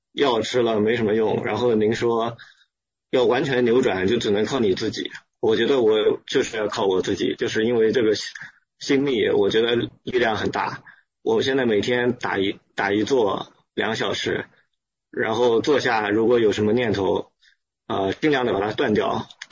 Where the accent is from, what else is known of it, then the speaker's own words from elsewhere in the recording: Wuxi, Jiangsu, China; 我是无锡的，江苏无锡。